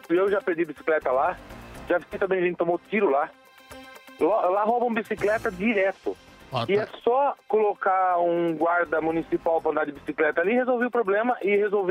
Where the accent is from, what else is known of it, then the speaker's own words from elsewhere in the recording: São Paulo, Brazil; Eu sou da Vila Matilde.